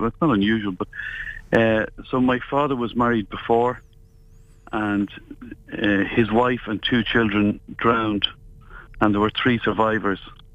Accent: Dublin, Leinster, Ireland; also born or lived in Ennis, Ireland; I was brought up in Dublin, and so both parents Clare, and born in Ennis. But after I was born, they moved to Dublin.

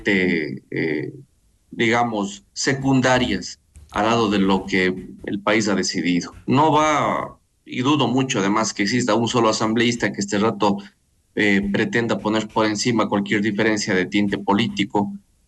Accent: Ecuador; y lo hablo como un ecuatoriano más, es el pueblo, es el país como tal.

